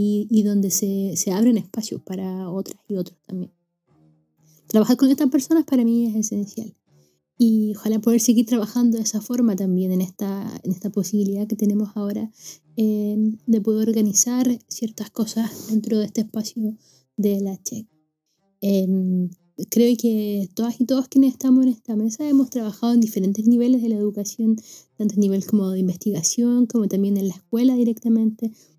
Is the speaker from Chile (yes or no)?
yes; Valparaíso, Chile; soy de Valparaíso, soy profesora de física, pero ahora me encuentro viviendo lejos, en otra parte.